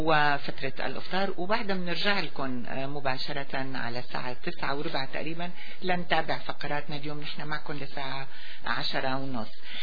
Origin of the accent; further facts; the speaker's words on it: Syria; بلدنا سوريا